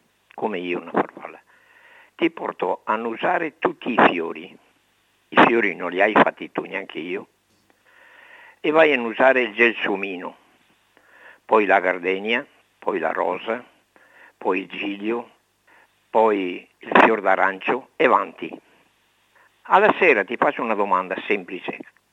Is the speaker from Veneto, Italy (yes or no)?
yes; Padua, Veneto, Italy; born there; Padova. La zona è la Guizza. Sono nato, ho lavorato a Padova e anche muoio a Padova.